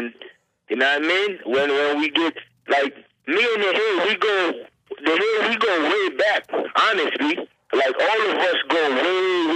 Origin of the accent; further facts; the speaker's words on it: Jamaica; now in United States; That reggae is just natural from, you know what I mean? Because I'm Jamaican and... You know what I mean?